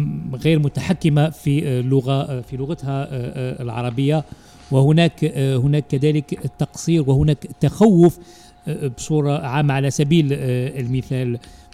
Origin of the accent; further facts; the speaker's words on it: Algeria; accent: Algerian; لم يقومون بمجهود كافي لفهم لهجتنا الجزائرية، التي هي وإن فيها بعض الشوائب غير عربية تبقى لهجة عربية